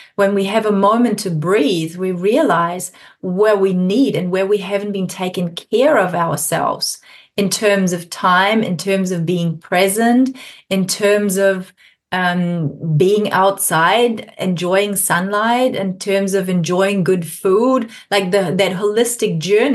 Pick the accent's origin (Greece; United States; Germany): Germany; now in New Zealand; I'm originally from Germany with a Polish last name. So there's German and Eastern European blood in me.